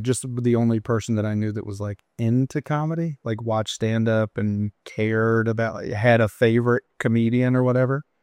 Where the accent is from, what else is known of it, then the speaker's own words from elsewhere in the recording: Louisiana, United States; moved away as an adult; now in Kansas City, United States; Louisiana. Originally North Louisiana, which is not the cool part. Been up Kansas City for like 10 years.